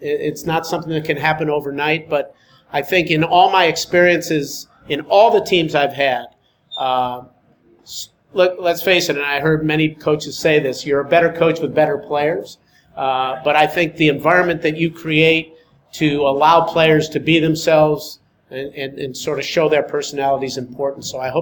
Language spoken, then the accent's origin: English; Rochester, New York, United States; And I grew up in Rochester, New York, where we had the Lancers, if anybody knows the Rochester Lancers from back in the day.